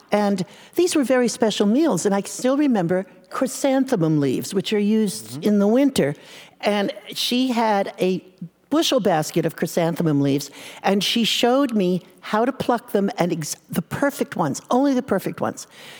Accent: Paramus, New Jersey, United States; I grew up outside of New Jersey, outside of New York City, in a northern New Jersey town called Paramus.

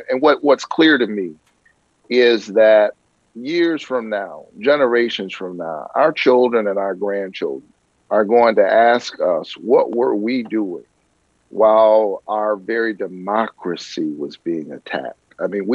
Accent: Georgia, United States; there are those in my home state of Georgia and across this country who are trying to make it harder rather than easier for people to vote

